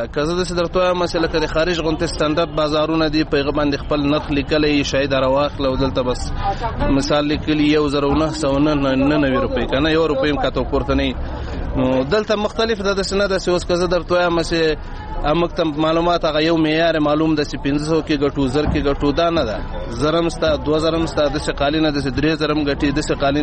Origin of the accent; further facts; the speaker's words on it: Logar, Afghanistan; زه د لوګر ولایت اوسیدونکی یم.